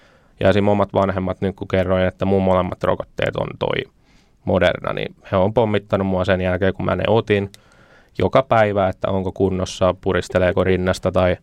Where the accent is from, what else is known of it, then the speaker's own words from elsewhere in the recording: Pori, Satakunta, Finland; No mä oon porilainen